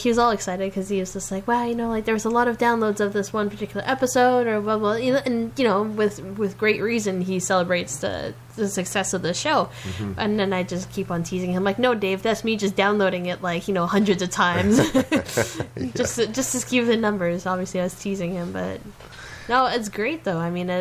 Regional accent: Montreal, Quebec, Canada; hope he has a great time in my hometown.

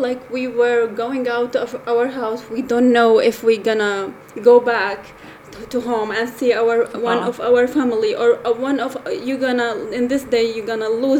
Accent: Syria; Like, I'm going to start, like, Syria is a very nice place.

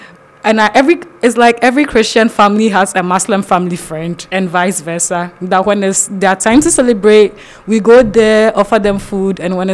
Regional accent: Ghana; All right, so growing up in Ghana, it's just mandatory that everyone has to go to school.

